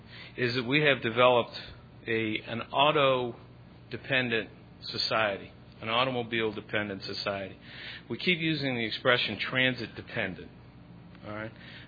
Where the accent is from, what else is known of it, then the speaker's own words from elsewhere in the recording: England, United Kingdom; now in United States; Incidentally, I'm an English immigrant.